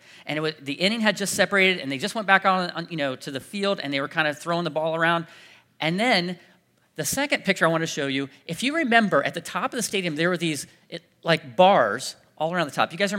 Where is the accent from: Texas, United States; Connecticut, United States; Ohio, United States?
Ohio, United States; But I grew up in Central Ohio, and I'm the youngest of six kids, so we had this really big family